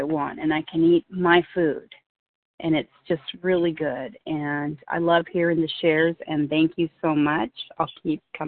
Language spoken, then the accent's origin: English; Marysville, California, United States; I'm from Marysville, California.